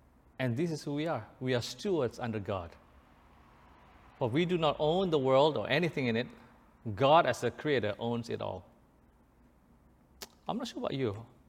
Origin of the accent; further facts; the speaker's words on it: Indonesia; moved away; I remembered one Australian dollars was around 1,500 rupiah. I came from Indonesia, so it was 1,500 rupiah.